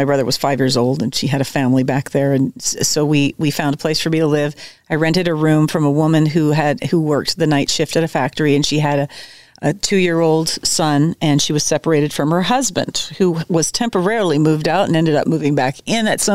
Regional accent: Medicine Hat, Alberta, Canada; when I was growing up in Medicine Hat, Alberta, I was fascinated with Nashville

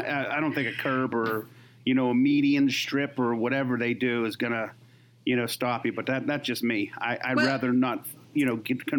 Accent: Pennsylvania, United States; Well, I'm from Pennsylvania. We have the Appalachian Mountains, though.

